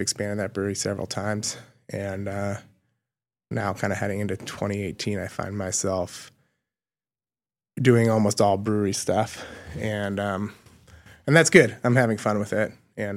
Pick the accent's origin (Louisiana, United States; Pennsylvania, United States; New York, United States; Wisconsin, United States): Wisconsin, United States; Milwaukee; So I grew up in Milwaukee, lived here all my life, and made a conscious decision actually just to get a little time outside of the state for college.